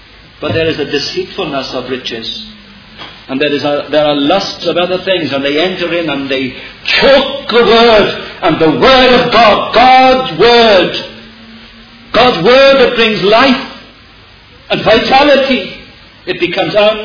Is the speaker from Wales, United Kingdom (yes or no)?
yes; Wales, United Kingdom; And I'm Welsh anyway, so I have every right to be moody.